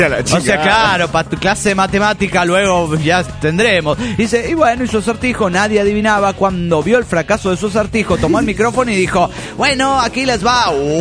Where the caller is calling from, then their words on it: Villahermosa, Tabasco, Mexico; de Villahermosa, Tabasco, México.